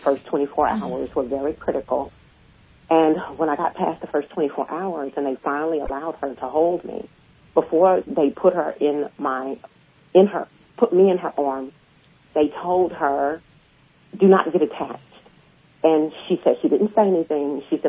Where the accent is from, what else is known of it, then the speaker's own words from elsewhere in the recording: California, United States; I'm from California. I'm from California.